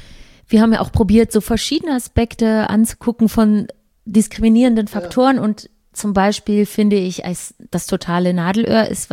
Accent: Zurich, Switzerland; wo kommst du her? Da ist doch, was ist da für ein Background? Und wo ich mich in Grund und Boden schäme und sage, ja, Zürich.

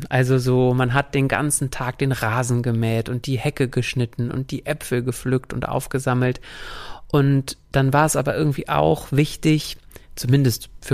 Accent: North Rhine-Westphalia, Germany; Bei uns im Sauerland auch ein Bier dazu zu trinken nach getaner Gartenarbeit.

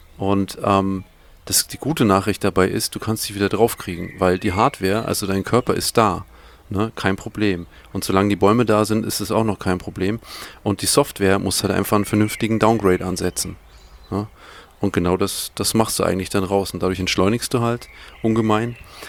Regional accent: Bavaria, Germany; Ich bin ein Franke, das ist voll schwierig.

